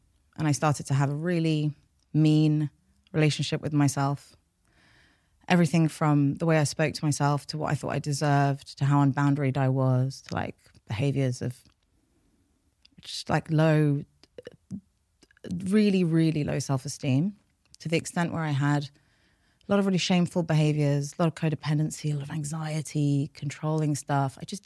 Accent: London, United Kingdom; first language Persian; English is a second language; also born or lived in United States; I was born here. I was born in North London, and my parents are from Iran. And they came after the revolution or during the revolution. And my first language was Farsi, so I learned how to speak English.

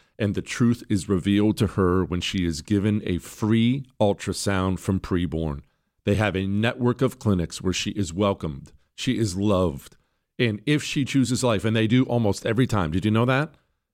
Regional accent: Toronto, Ohio, United States; I grew up very close to Pittsburgh when I was a young kid. I was born in Ohio, but we lived in Toronto, Ohio, tiny, tiny town on the Ohio River.

